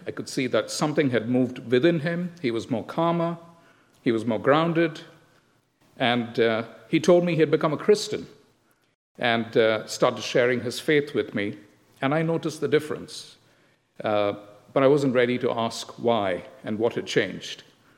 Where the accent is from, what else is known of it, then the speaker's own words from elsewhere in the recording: Bangalore, Karnataka, India; I grew up in Bangalore, in the south of India, and I come from a Syrian Catholic background.